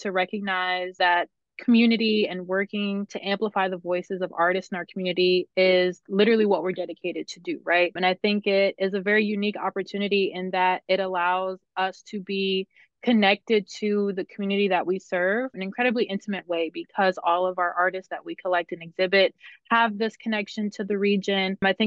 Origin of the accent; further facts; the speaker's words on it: Brooklyn, New York, United States; moved away as an adult; now in Buffalo, United States; No. So I'm from Brooklyn, New York, originally. I came here for school. I'm an alum of Buffalo State and have been here ever since.